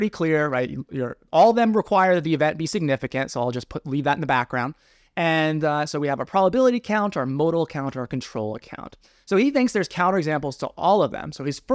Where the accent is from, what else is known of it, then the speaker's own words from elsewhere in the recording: Pennsylvania, United States; near where I grew up in the Poconos.